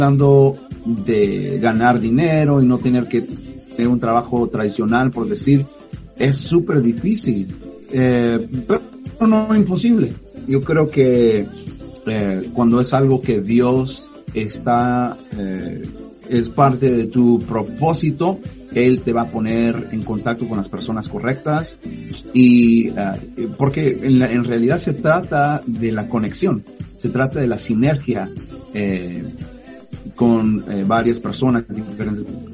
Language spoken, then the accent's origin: Spanish; Dallas, Texas, United States; now in Washington, United States; aunque soy de Dallas, actualmente estoy viviendo al norte del país de los Estados Unidos, en el estado de Washington.